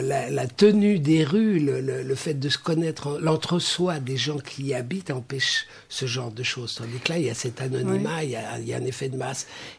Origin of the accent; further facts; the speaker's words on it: Paris, Île-de-France, France; je suis parisien